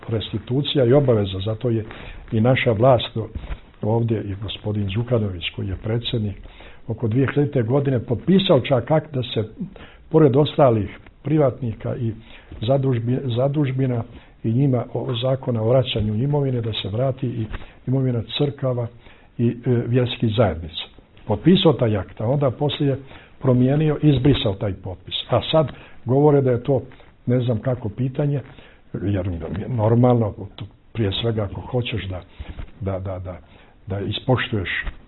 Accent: Morača, Kolašin Municipality, Montenegro; ja sam iz Morača. Manastir Morača ima divnu zemlju oko manastira

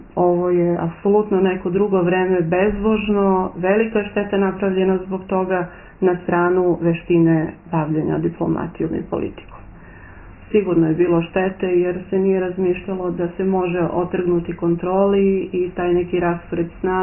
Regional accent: Kosovo; ja završavala srednju školu, kada su krenule te demonstracije i kada su tražili Kosovo Republiku, mi smo svi Srbi sa čuđenjem na prozorima, svojim zatvorenim prozorima, gledali komšije Albance

